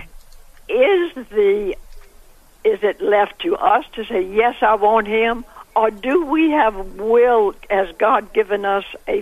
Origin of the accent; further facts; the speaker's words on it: Virginia, United States; I am from Virginia, not North Carolina.